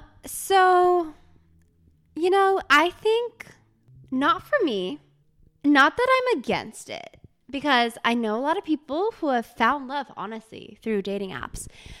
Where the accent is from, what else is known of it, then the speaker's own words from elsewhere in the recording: East Coast, United States; And then I'm from the East Coast, so I kind of like the more put together